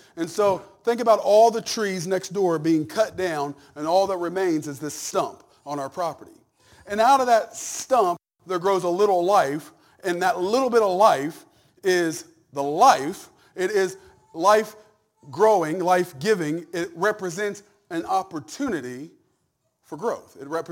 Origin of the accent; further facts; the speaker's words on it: Wilmington, Ohio, United States; She graduated from Blanchester. So we're from Wilmington.